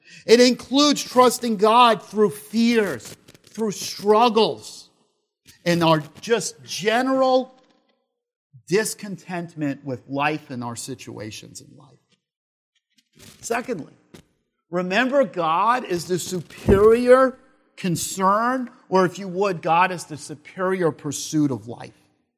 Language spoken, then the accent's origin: English; New York, United States; accent: New York; No picking up my New York accent there.